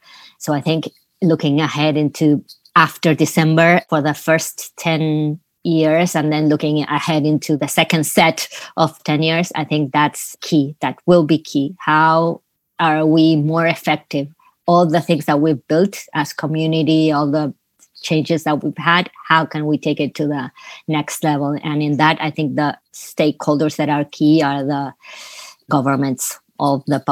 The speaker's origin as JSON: {"language": "English", "region": "Buenos Aires", "country": "Argentina", "said": "not only because I'm from Buenos Aires and Argentina and all"}